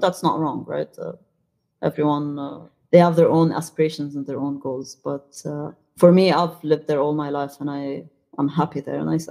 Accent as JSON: {"language": "English", "country": "Egypt", "second_language": "English", "said": "I'm Egyptian, I come from Egypt"}